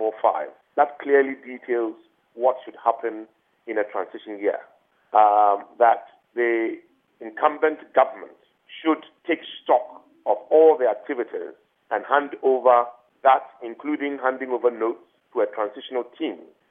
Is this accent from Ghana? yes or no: yes; Ghana; I am a Ghanaian first, and everything that needs to be done to advance the cause of this country, I will do.